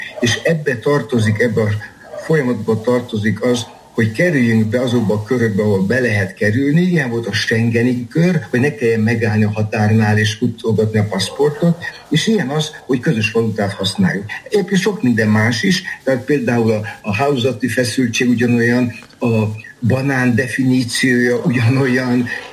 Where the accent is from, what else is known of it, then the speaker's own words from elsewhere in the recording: Hungary; és én láttam, persze magyarként, hát a magyar, a szlovák, a cseh meg volt hívva